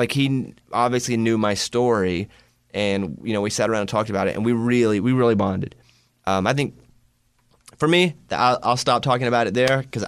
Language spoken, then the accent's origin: English; Mountain Pine, Arkansas, United States; Again, I'm from Mountain Pine, Arkansas, population 700. I'm a food stamp kid.